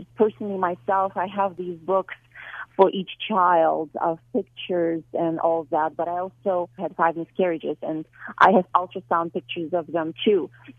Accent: Ukraine; now in Canada; and then I'm actually from Ukraine

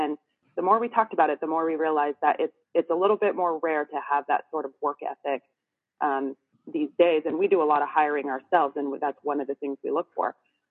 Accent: Northwest, United States; I'm from the Northwest.

